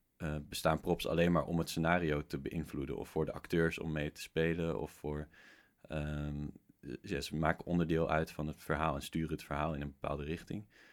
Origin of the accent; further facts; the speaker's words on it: Netherlands; om daar sowieso als Nederlander naartoe